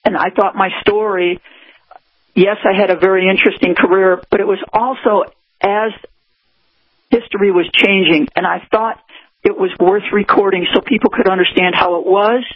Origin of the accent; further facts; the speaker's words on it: Chicago, Illinois, United States; And fortunately, I'm from Chicago and love the winter, and I survived it just okay, fine.